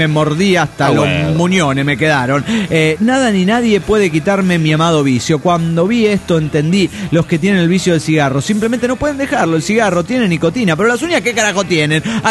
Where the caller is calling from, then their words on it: Neuquén, Argentina; de Neuquén, Argentina.